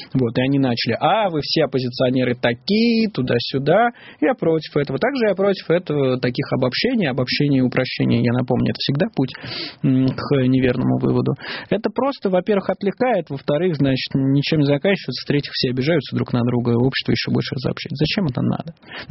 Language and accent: Russian; Russia; Мы такие все понимаем, но мы из России.